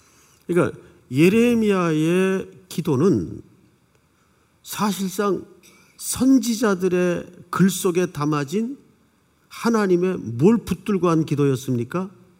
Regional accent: South Korea; born there; 저는 이제 남쪽에서 낳고 늘 어머님 고향에 대한 이야기는 말씀으로 많이 들었어요.

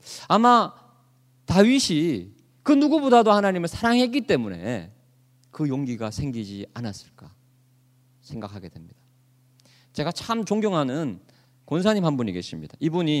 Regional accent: Gyeongsang, South Korea; 저는 경상도 남자인데요.

